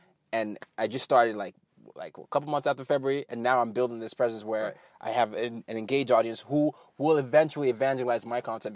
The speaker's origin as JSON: {"language": "English", "country": "Nigeria", "lives_now": "New York, United States", "said": "I'm from Nigeria, but I live in New York, yeah."}